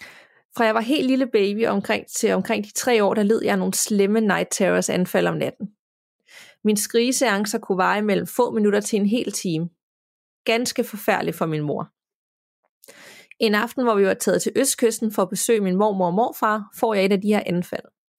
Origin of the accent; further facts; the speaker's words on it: Iceland; Jeg er opvokset i Island på en lille ø uden for fastlandet.